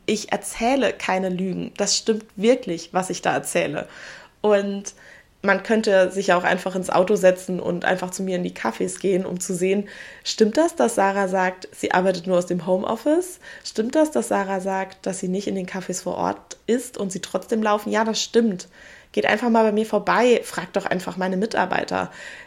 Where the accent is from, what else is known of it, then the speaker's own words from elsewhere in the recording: Saarbrücken, Saarland, Germany; also born or lived in Berlin; Also ich war wieder in Saarbrücken, in meiner Heimatstadt, und habe geschaut, was gibt es dort noch nicht. Was gibt es aber schon in anderen Städten, weil ich kam ja direkt aus Berlin.